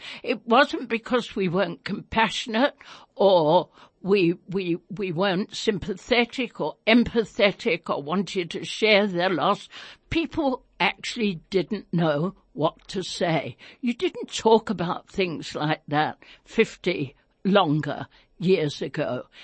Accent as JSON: {"language": "English", "region": "London", "country": "United Kingdom", "tie": "born or raised there", "said": "I'm, as you know, I'm English. I was born in London."}